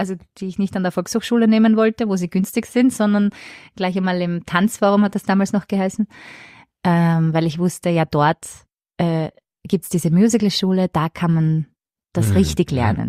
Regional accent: Vienna, Austria; Ich bin Wienerin

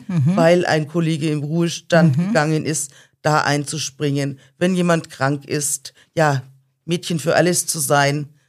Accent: Schweinfurt, Bavaria, Germany; Ich komme aus Schweinfurt ursprünglich und mein Mann aus dem Allgäu. Sprich, uns hat es hierher in die Region verschlagen, als es darum ging, wo können wir uns vorstellen zu arbeiten.

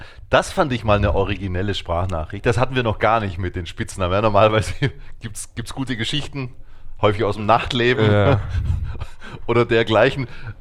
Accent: Baden-Württemberg, Germany; Ich komme aus Oberschwaben, also ich komme aus einer 25.000 Einwohnerstadt. Da gibt es 5 oder 6 Brauereien.

